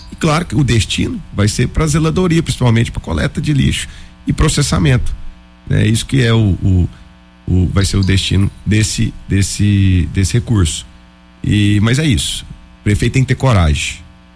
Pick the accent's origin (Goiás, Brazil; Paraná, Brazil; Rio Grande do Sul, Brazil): Goiás, Brazil; Rio Verde; cidade onde eu nasci, cresci, tô com a minha família, constituindo minha família